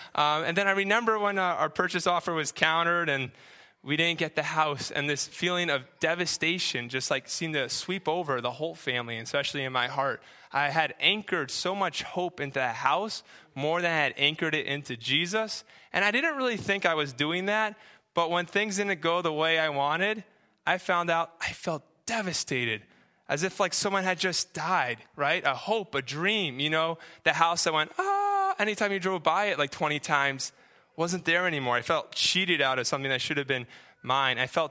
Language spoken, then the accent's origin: English; New Hampshire, United States; This is a picture of when I grew up in New Hampshire. This is a pond. My family's really blessed to live on this really cool pond, and this is right off my parents' backyard.